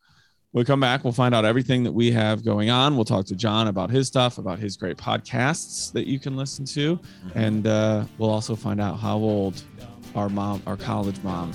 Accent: Rochelle, Illinois, United States; If this was somebody in my hometown in Rochelle, Illinois, I would just be like, look, just drive down to Champaign, right?

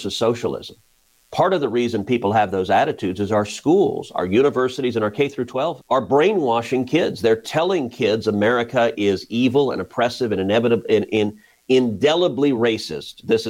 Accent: United States; since I'm Cuban American

